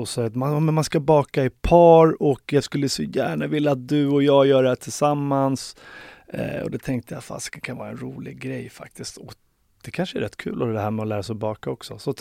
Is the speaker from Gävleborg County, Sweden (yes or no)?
no; Farsta, Stockholm County, Sweden; also born or lived in Norsborg; jag växte ju upp i en av våra södra förorter, Farsta. Sen bodde jag i Norsborg också i många år, men jag växte upp i Farsta.